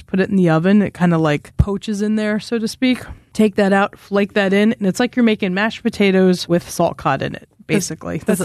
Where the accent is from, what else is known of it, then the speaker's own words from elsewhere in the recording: Wisconsin, United States; maybe it's just because I grew up in the Midwest and, you know, I'm from Wisconsin where we'll go back out there and there's supper clubs